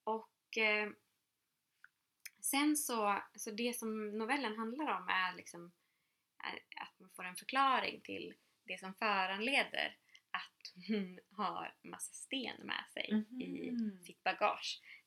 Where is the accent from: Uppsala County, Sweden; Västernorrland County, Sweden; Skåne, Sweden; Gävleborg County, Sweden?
Gävleborg County, Sweden; Och jag är ju från Hälsingland, inte Uppland.